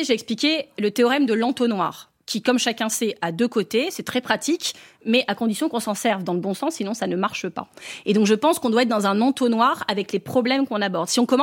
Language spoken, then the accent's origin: French; Hauts-de-France, France; moi, je viens du bassin minier du Pas-de-Calais.